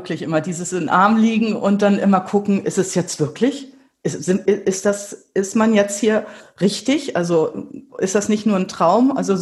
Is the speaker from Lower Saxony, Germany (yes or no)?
yes; Celle, Lower Saxony, Germany; born there; Also ich bin in der Tat in Celle geboren.